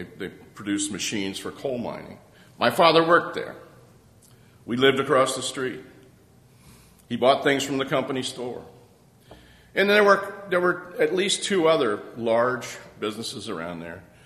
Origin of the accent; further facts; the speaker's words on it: Columbus, Ohio, United States; born there; I was born in Columbus, Ohio. And Columbus, Ohio is not known for its heavy industry and factories.